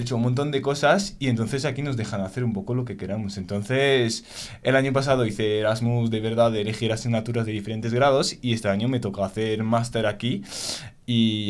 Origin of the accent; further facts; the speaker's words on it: Lille, Hauts-de-France, France; Spanish is a second language; vengo de Francia, es una ciudad que se llama Lille, que está muy al norte de Francia, cerca de Bélgica, y ahí estudio en una escuela pública que se llama Sciences Po Lille